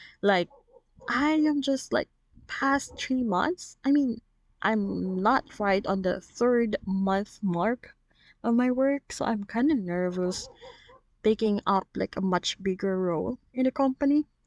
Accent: Philippines; because as a Filipino, you know, even though seniority does not really strictly follows here

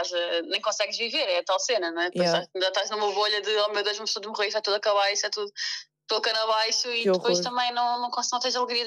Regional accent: Olhão, Faro, Portugal; Eu sou de Olhão.

